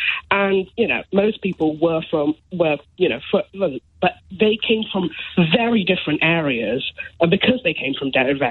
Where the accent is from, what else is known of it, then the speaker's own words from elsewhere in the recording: London, United Kingdom; I grew up in Northwest London, the community I grew up